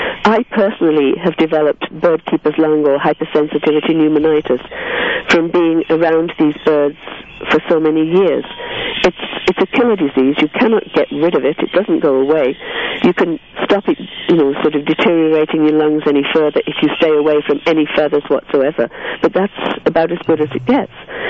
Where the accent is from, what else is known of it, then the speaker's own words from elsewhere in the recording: England, United Kingdom; accent: English; Now, my English accent, it probably sounds like I'm saying pirate, but I'm saying parrot